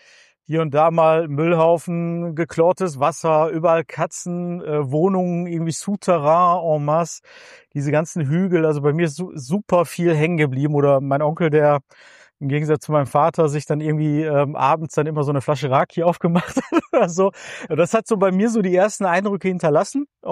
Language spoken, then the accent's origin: German; Mülheim an der Ruhr, North Rhine-Westphalia, Germany; also born or lived in Münster; tatsächlich bin ich ein Kind des Ruhrgebiets, wie man so schön sagt. geboren und aufgewachsen in Mühlheim an der Ruhr. Mich hat zwischenzeitlich mal beruflich hier und dahin oder fürs Studium hier und dahin gezogen. Also ich habe lange Zeit auch in Münster gelebt, tatsächlich studiert dort.